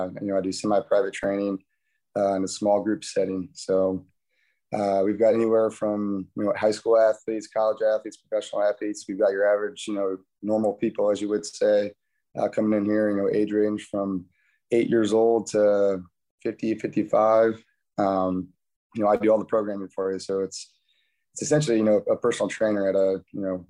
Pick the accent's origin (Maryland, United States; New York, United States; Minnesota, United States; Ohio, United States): Ohio, United States; Paulding; also born or lived in Cincinnati; I grew up here in Paulding. My wife and I lived in Cincinnati for 7-8 years, decided to move home here. You know, so you know a lot of people. It's a small town, you know, 3,600 people.